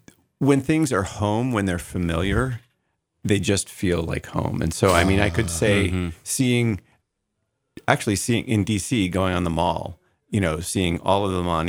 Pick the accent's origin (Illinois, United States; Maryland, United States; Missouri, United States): Maryland, United States; I really appreciated growing up in St. Mary's County, mm-hmm. the ethnicity.